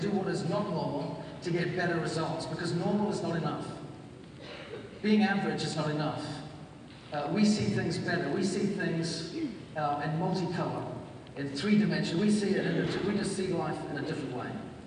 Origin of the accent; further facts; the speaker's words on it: New Zealand; I grew up in New Zealand. There are 4 million people in that country.